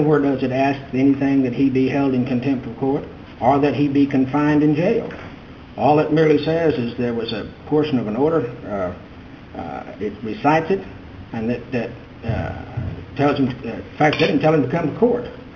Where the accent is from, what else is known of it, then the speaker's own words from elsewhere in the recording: Irving, Texas, United States; from Irving, Texas, and I'm here representing the Relator in this writ of habeas corpus.